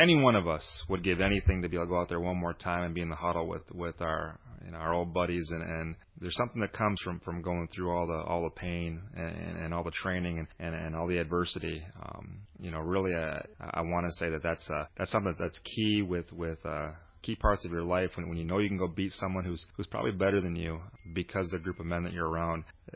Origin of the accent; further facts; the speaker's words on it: Shepherd, United States; I'm lucky enough to bring my three children back to this to my hometown, and I want them to have the same kind of experience that we had while we were here in Shepherd.